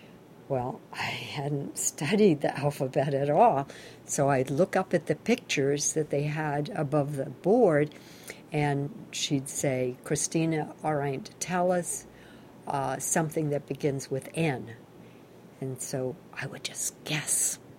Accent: Carthage, Missouri, United States; born there; we were living in Neosho, Missouri, which is the home of my father and also where I was born. I was born in Carthage, where the hospital was, but we were living in Neosho, Missouri, a very small Indian town

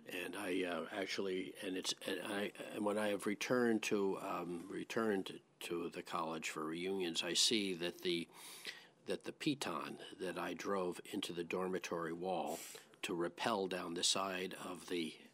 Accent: New York City, New York, United States; I was born in New York City. My father was in the radio and advertising business. I went to public schools in New York City

